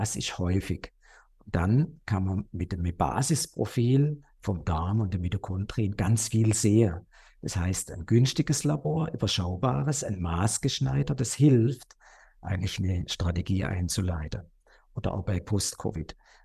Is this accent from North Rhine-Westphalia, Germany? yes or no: no; Gutach, Baden-Württemberg, Germany; Dann gibt es noch eine kleine Praxis im Schwarzwald, in Gutach, da wo ich aufgewachsen bin, da wo meine Mama noch lebt